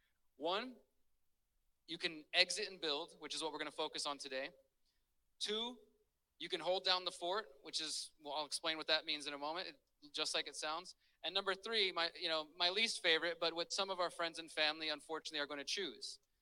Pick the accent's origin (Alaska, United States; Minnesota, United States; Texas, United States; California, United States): Texas, United States; Houston; I'm originally from Houston, Texas. I'm 36 years old.